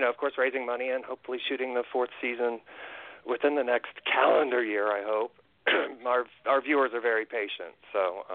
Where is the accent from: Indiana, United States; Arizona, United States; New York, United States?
Indiana, United States; I'm from Indiana. I hate asking people for money.